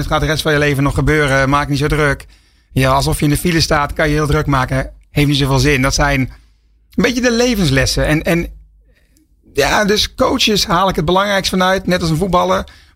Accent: North Brabant, Netherlands; ik kom uit Brabant

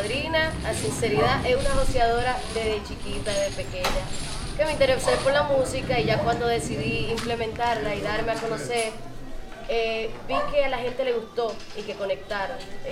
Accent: Jarabacoa, La Vega, Dominican Republic; En Jarabacoa he sido profeta en mi tierra, gracias a Dios.

